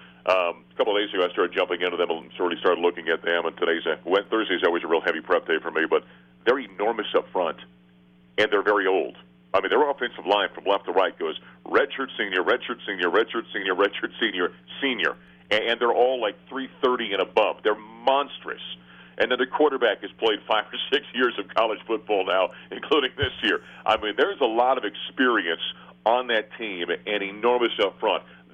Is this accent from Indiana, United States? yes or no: no; Grand Forks, North Dakota, United States; And it was a little place in my hometown of Grand Forks, North Dakota, called the Westward Ho.